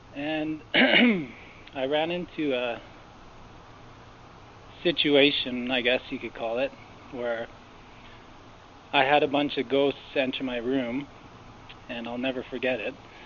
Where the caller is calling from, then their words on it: British Columbia, Canada; I'm calling from British Columbia.